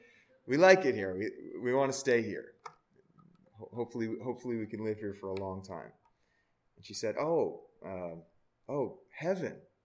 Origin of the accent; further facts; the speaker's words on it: Ontario, Canada; also born or lived in Virginia / Texas / California / Oregon; Well, no, I'm from Ontario, Canada.